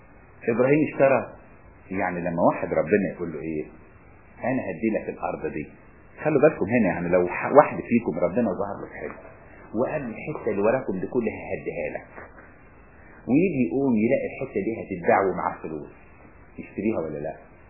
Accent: Upper Egypt, Egypt; حقيقي كان عندنا في الصعيد كده، تبقى ماسكه الفلوس في ايدها لانه متعود العطيه كده.

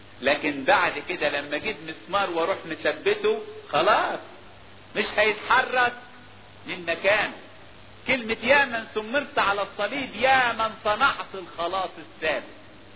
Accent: Upper Egypt, Egypt; ده عندنا في الصعيد لما راجل يتقتل يبقى عار

